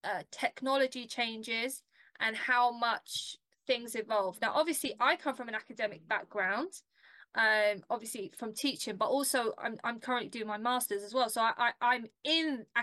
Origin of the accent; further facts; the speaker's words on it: London, United Kingdom; I mean, I'm from South London. There is no manufacturing around here.